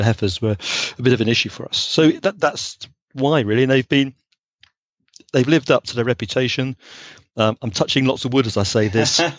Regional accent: England, United Kingdom; Yes, sorry. I'm an Englishman, sorry.

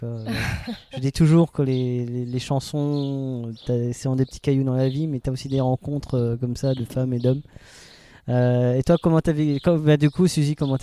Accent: Grand Est, France; Et il y a une tradition, parce qu'on est alsacien

